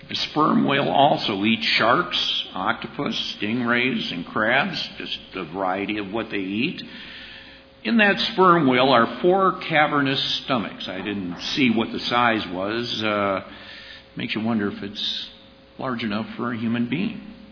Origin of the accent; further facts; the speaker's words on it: Minnesota, United States; The farm boy that I am, growing up in Minnesota, I always enjoyed the time that we would go out in the fall and turn that ground over.